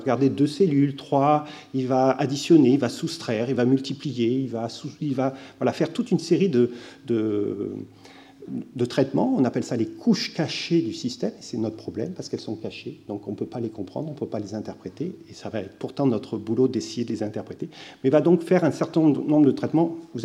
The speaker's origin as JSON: {"language": "French", "region": "Provence-Alpes-Côte d'Azur", "country": "France", "tie": "born there", "said": "le fait que je suis né dans les Alpes-Maritimes, 06"}